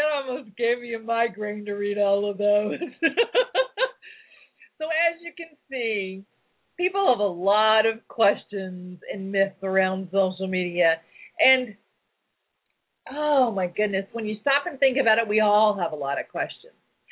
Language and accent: English; the South, United States; because I grew up in the South and we always do ladies first.